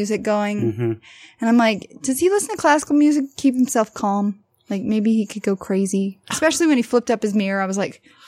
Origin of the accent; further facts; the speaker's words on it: Colorado, United States; I'm from Colorado. If I want to hike a mountain, I can.